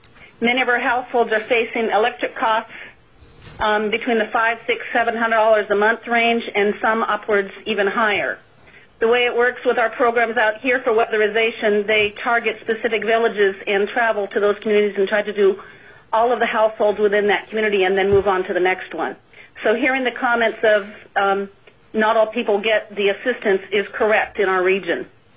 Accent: Dillingham, Alaska, United States; I am from Dillingham.

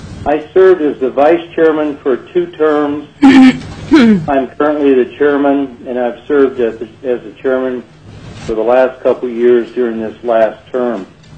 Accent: Wyoming, United States; now in Soldotna, United States; I live in Soldotna. As far as a brief background, I was raised in Wyoming, where I graduated from the University in Laramie in 1971

